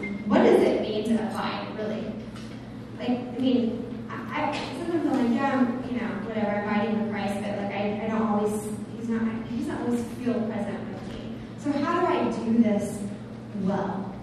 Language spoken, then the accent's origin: English; Wichita, Kansas, United States; I'm a Kansas girl. I grew up in Wichita.